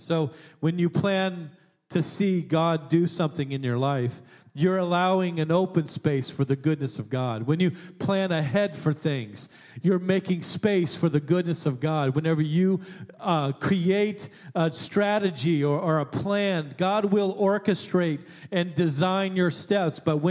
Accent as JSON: {"language": "English", "region": "Alaska", "country": "United States", "tie": "born or raised there", "said": "I grew up in Alaska."}